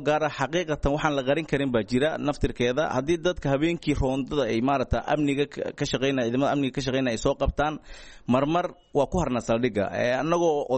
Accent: Bosaso, Bari, Somalia; annagu waxaan nahay reer Bari ee gobolka Bari, degmiisa Boosaaso iyo degmooyinkiisa kalaba. Waa degnaa si fiican baan u degnaa

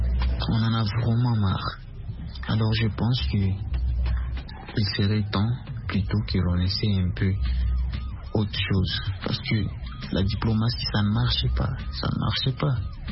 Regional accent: Bukavu, South Kivu, DR Congo; Je suis congolais de l'Est, dans la province qui suit Kivu et la ville de Bukavu.

